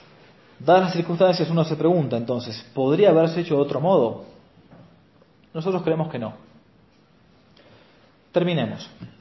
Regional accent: Argentina; a pedirle en público que fundasen una abadía tradicional así en mi país, la Argentina.

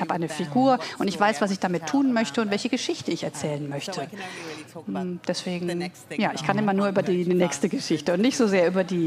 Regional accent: Zimbabwe; Ich könnte natürlich auch über Afrika schreiben. Ich bin in Zimbabwe aufgewachsen.

